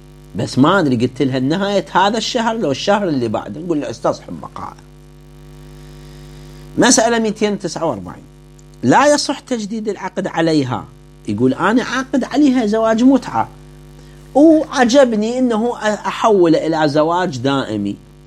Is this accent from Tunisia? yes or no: no; Iraq; احنا عندنا في العراق